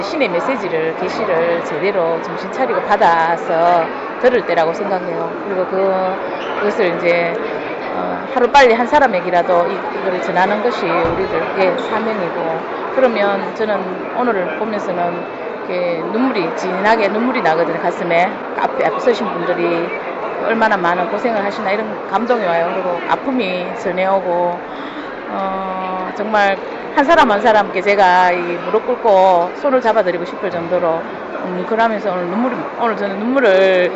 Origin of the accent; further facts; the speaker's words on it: Daegu, South Korea; 제 고향 대구가 훨씬 더 많은 축복을 받는 도시구나